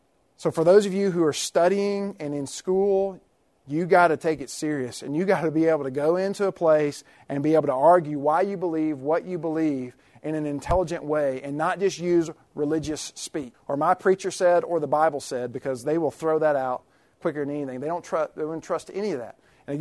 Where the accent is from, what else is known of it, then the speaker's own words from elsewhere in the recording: Kentucky, United States; I'm from Kentucky. I love Kentucky.